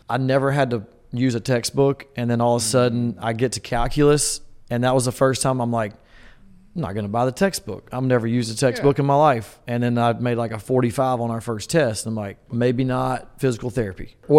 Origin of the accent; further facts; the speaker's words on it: Tuscaloosa, Alabama, United States; I mean, I grew up in Tuscaloosa. We had season tickets to the football games, season tickets to baseball